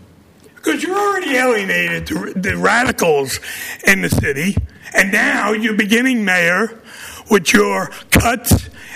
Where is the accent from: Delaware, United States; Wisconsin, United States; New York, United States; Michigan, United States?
New York, United States; Brooklyn; accent: Brooklyn; In my Brooklyn accent, we're going to lose some parks.